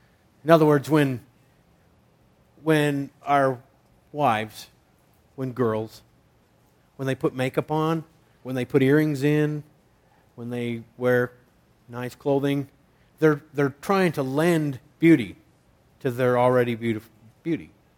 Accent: United States; Growing up in America, we all have a preconceived idea of slavery.

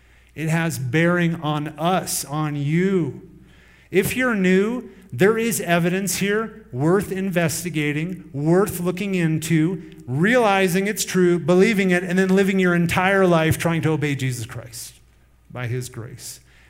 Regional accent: Iowa, United States; born there; I was born in Iowa in 1977.

